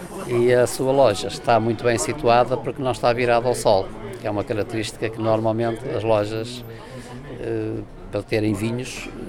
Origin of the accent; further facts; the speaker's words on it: Penafiel, Porto, Portugal; now in Porto, Portugal; estou no Porto desde o ano de 1965. Vim da zona de Penafiel